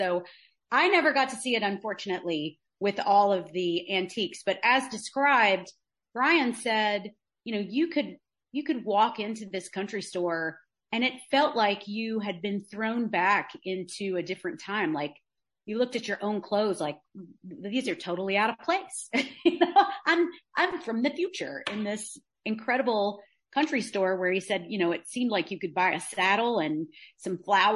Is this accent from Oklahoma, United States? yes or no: no; Lawrenceburg, Kentucky, United States; now in Lexington, United States; Well, I'm from Anderson County in Lawrenceburg. I live in Lexington, but my people go back in Anderson County about seven generations on one side and five on the other.